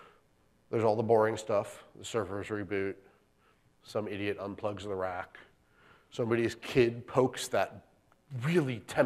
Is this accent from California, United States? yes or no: yes; California, United States; I'm from California. We have these annoying things called earthquakes.